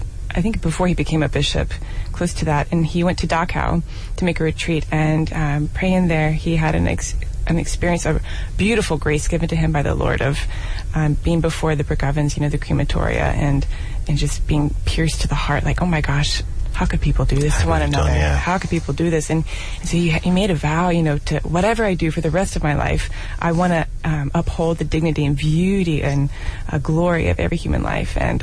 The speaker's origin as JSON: {"language": "English", "town": "Tallahassee", "region": "Florida", "country": "United States", "said": "Sure, I'm from Florida, in the north, so close to the ocean."}